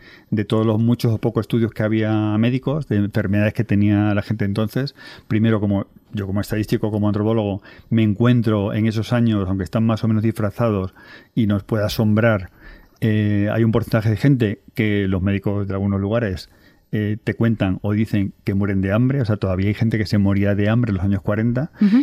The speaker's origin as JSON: {"language": "Spanish", "region": "Extremadura", "country": "Spain", "said": "y también lo he escuchado en mi tierra, en Extremadura"}